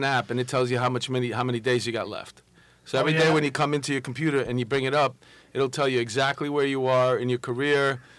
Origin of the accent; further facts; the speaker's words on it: Astoria, New York, United States; I grew up in Astoria